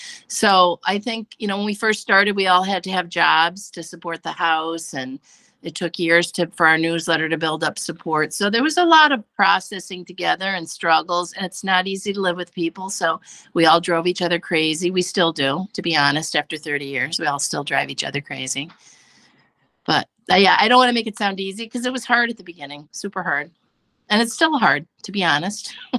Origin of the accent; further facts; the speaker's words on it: Hartford, Connecticut, United States; So we moved in with my family in Hartford. I'm from Hartford.